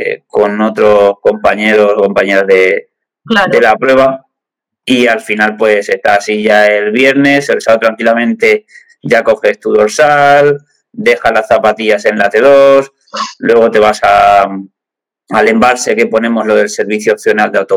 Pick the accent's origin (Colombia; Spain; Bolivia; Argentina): Spain; Riópar, Castilla-La Mancha; A ver, yo soy de Riópar